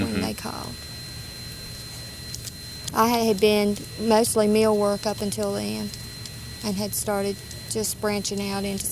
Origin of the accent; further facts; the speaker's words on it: North Carolina, United States; born there; I was born here in Alamance County many years ago.